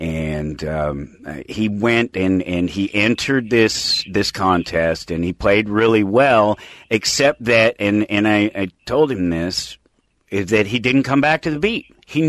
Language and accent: English; Denver, Colorado, United States; So, I'm from Denver, Colorado.